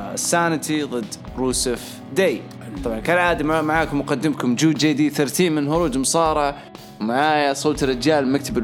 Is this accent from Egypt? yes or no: no; Jeddah, Makkah Province, Saudi Arabia; دحين موسم رطوبة عندنا في جدة